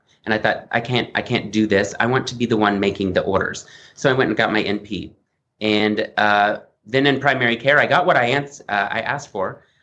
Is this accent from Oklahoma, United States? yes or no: yes; Oklahoma, United States; I'm from Oklahoma. You can't tell because I had a dialect coach work that out, get that twang out because that just sounds uh-uh.